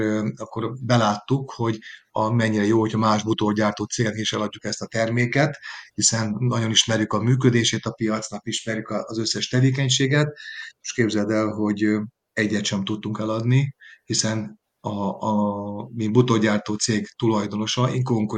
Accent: Győr, Győr-Moson-Sopron, Hungary; mivel én győri vagyok

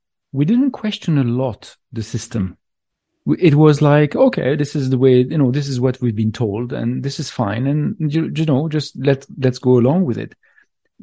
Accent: France; So back in the 80s, I was growing up in France

